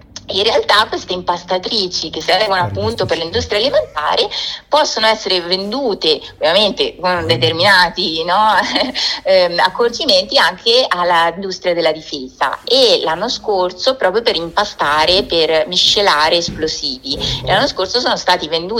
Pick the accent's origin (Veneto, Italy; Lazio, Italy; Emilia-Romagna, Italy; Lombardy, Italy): Emilia-Romagna, Italy; Faenza; del mio territorio, di Faenza, io sono di Faenza